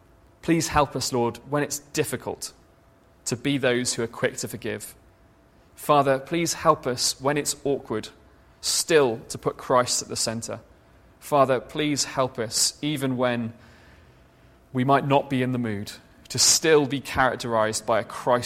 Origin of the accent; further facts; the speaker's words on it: United Kingdom; We're British.